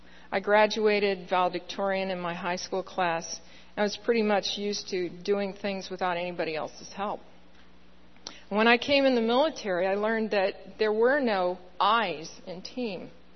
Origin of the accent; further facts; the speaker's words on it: United States; As an American, as a member of the United States Air Force, as a member of God's kingdom, I'm not willing to give up my freedom.